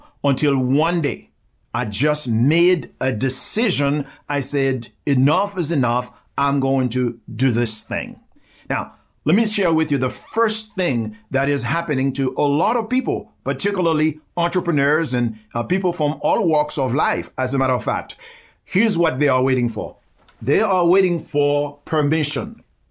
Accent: Port-au-Prince, Haiti; When I talk about poverty in my village and growing up in Port-au-Prince, the city of Haiti, in extreme poverty, sleeping on the floor in this little room infested with rats and roaches

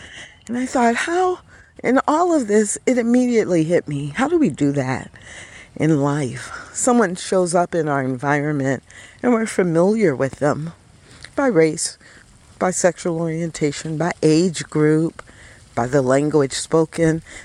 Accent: Missouri, United States; I recognized because I grew up in Missouri, and the cardinal is the state bird.

